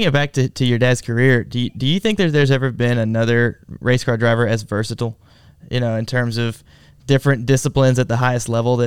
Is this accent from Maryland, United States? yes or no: no; Virginia, United States; Cause I grew up in a Petty fan family. And that was a really, you know, we were from Virginia.